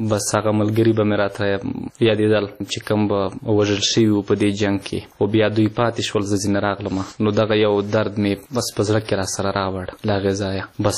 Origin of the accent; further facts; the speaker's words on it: Khyber Pakhtunkhwa, Pakistan; now in Killa Saifullah, Pakistan; د جنوبي وزیرستان اوسېدونکی یم، او فلحال دلته جنوبي پښتونخوا ته راغلی یم چې دلته په کلی سیف الله کې ژوند کوم.